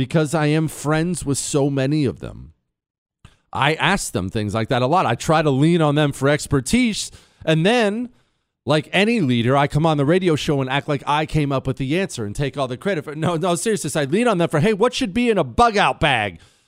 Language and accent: English; Montana, United States; I hunt and fish and spent plenty of time in the mountains, and that's just how I grew up in Montana.